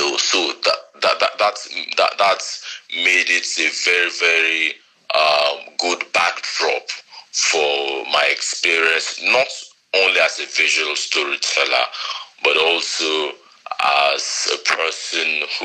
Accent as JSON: {"language": "English", "region": "Lagos", "country": "Nigeria", "tie": "born or raised there", "said": "so growing up in Lagos for me has been an experience of becoming a better person"}